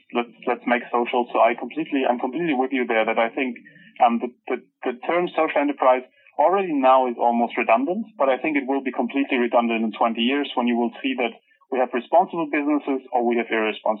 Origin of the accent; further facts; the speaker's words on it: Germany; I'm from Germany, so I've seen the German models.